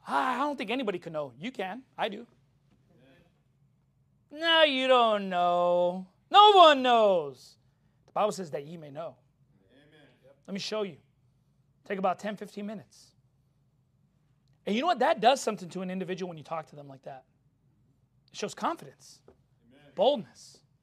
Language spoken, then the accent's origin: English; Long Beach, California, United States; Because I grew up in Long Beach, and I know the colors.